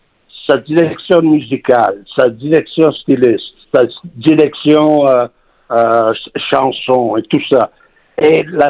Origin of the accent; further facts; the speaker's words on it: Apulia, Italy; pour moi, je viens de Puglia.